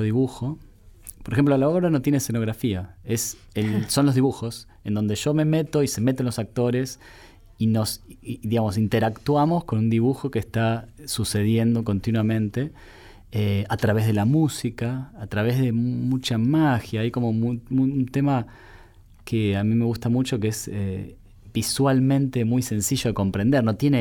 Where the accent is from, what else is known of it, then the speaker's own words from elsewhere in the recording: Bariloche, Río Negro, Argentina; Yo, como soy de Bariloche, soy del interior